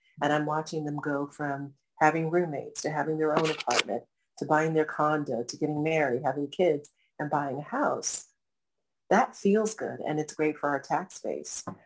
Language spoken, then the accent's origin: English; United States; born there; I was born in the United States, I have a college education, blah, blah, blah.